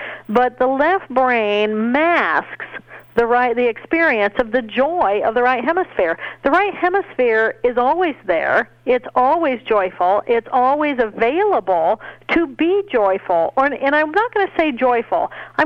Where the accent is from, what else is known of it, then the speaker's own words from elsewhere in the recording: Terre Haute, Indiana, United States; Papa was an Episcopalian minister while I was growing up in Terre Haute.